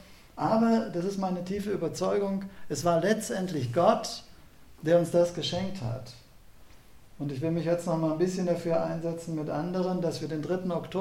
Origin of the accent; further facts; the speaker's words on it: Bad Soden-Allendorf, Hesse, Germany; Ich bin als Kind in Bad Soden-Allendorf groß geworden.